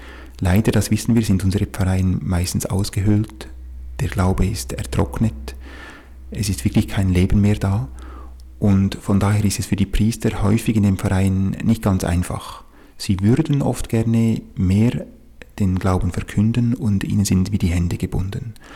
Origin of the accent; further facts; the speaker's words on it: Appenzell, Switzerland; Ich komme ursprünglich aus dem Appenzellerland. Meine Eltern sind dort hingezogen als junges Ehepaar, als Lehrer aus der Innerschweiz.